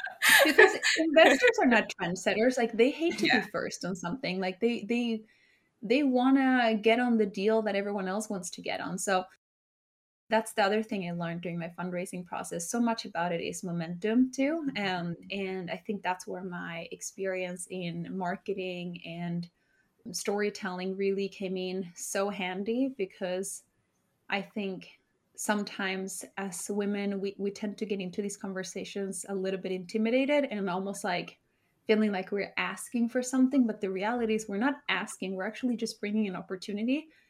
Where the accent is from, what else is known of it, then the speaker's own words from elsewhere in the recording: Sweden; I was born and raised in Sweden. Both my parents are from Chile. So they immigrated to Sweden during the Pinochet dictatorship.